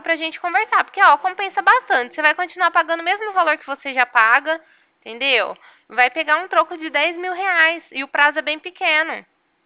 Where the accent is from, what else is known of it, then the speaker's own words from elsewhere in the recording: Ribeirão Preto, São Paulo, Brazil; eu sou daqui de Ribeirão